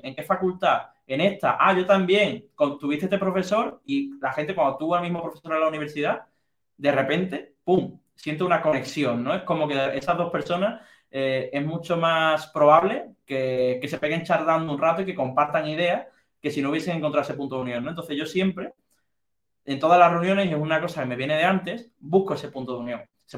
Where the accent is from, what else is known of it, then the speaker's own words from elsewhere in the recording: Algeciras, Andalusia, Spain; Pues yo soy de Cádiz, ¿no? No decía Algeciras, decía Cádiz, por motivos evidentes